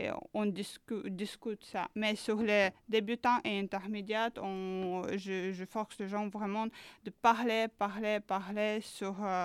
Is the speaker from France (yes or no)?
no; Ukraine; French is a second language; Oui, mais forcément parce que je suis ukrainienne. Je parle ukrainien, russe, anglais, chinois et un peu de français.